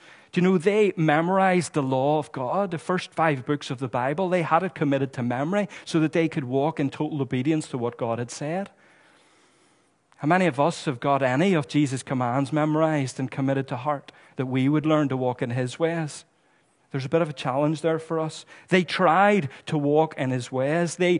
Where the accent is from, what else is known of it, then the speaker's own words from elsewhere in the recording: Belfast, Northern Ireland, United Kingdom; It's kind of like where I grew up in West Belfast.